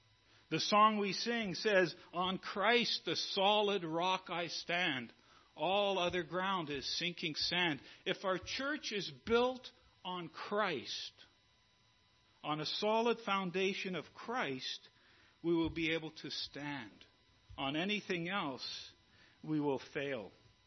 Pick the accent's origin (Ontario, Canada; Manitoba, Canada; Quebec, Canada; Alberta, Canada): Quebec, Canada; Montreal; know, many of you know, I was raised in Montreal.